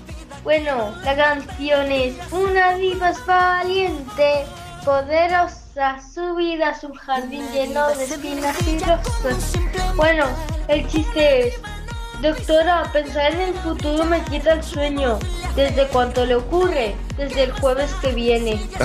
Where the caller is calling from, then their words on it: Vinaròs, Valencian Community, Spain; de Vinaro